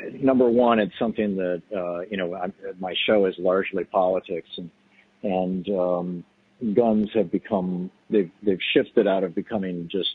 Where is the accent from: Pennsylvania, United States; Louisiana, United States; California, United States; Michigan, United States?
Michigan, United States; I grew up in Michigan, and people would go up north and go hunting in the fall.